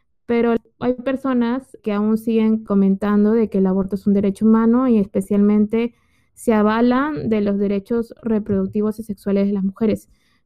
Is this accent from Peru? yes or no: yes; Peru; yo soy peruana.